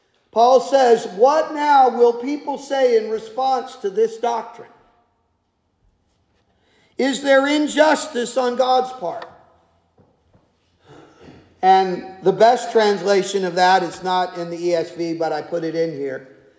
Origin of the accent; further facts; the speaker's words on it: United States; I'm American and I live in 2025